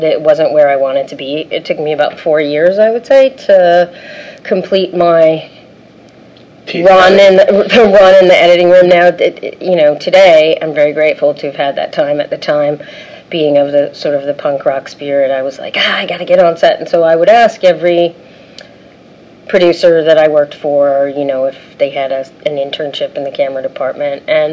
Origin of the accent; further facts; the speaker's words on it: East Coast, United States; You know, I was young. I was from the East Coast. I had my Jack Purcell sneakers and my beat-up old BMW 2002, and I jumped in the car with about $20.